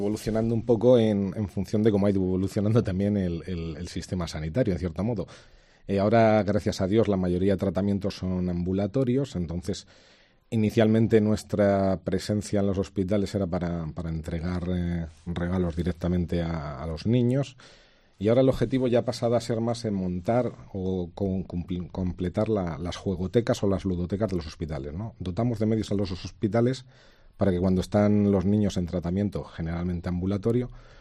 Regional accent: Segovia, Castile and León, Spain; Sí, los seis somos de Segovia.

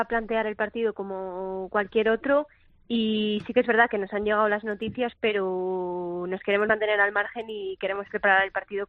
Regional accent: Valladolid, Castile and León, Spain; No, somos de Valladolid, vamos 9 personas.

